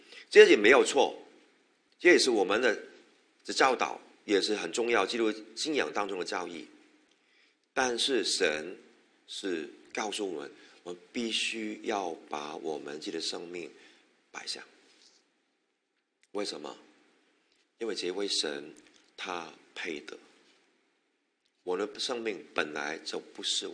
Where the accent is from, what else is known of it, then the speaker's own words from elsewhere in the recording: China; 有点像我们中国人呢，特别如果是外面来的客人